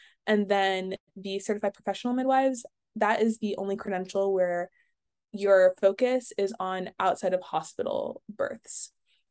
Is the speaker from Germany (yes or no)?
no; New Jersey, United States; Yeah, so I'm from New Jersey